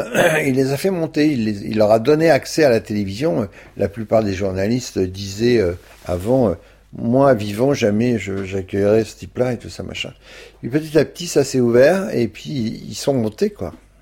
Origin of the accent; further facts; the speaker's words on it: Paris, Île-de-France, France; C'est que quand j'étais petit à Paris